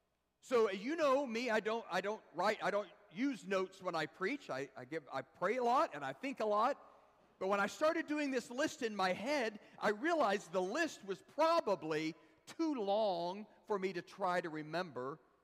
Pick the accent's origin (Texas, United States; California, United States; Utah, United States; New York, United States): Texas, United States; also born or lived in Wichita Falls; probably remember that I was raised in Texas, because I've told stories about that before. So before my family moved to the Dallas-Fort Worth area, when I was, in fifth grade, we lived in Wichita Falls, Texas.